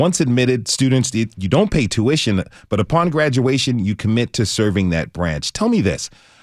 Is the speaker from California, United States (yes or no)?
no; Maryland, United States; the Naval Academy in Annapolis, Maryland, my home state.